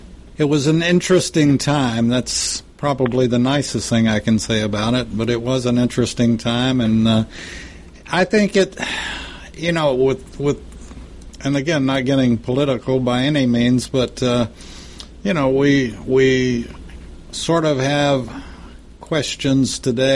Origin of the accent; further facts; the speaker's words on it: United States; I am an American.